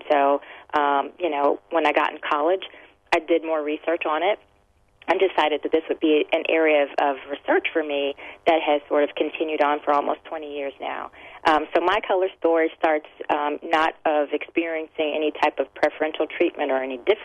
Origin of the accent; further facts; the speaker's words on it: Cleveland, Ohio, United States; as I was growing up, I'm from Cleveland, Ohio